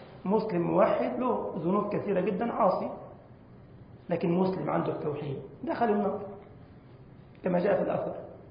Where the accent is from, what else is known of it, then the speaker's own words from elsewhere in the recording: Egypt; هنقول لك زي يقولوا عندنا في مصر: ده أصل ديت ولا إيه؟